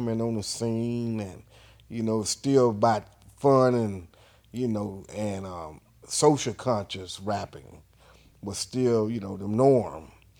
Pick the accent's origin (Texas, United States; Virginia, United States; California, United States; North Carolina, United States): Texas, United States; Houston; Yeah, I'm from Houston, born and raised here in Houston. You know, Sunnyside, South Park.